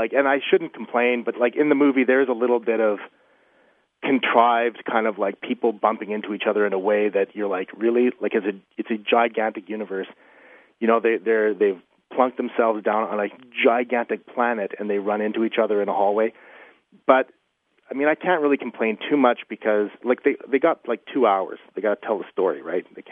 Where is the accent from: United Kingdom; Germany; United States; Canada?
Canada; Edmonton, Alberta; Like I grew up in Edmonton, so there's this place called the West Edmonton Mall.